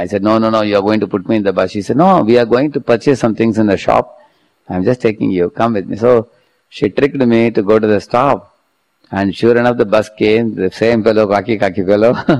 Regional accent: South India, India; I come from a village from South India, where we have a beautiful river, we have a goshala, we used to have hundreds of bulls and bullock carts.

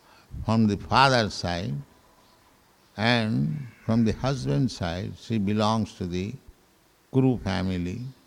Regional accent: India; English is a second language; Just like I am an Indian, I am my family, you are European, you are American, you have got family.

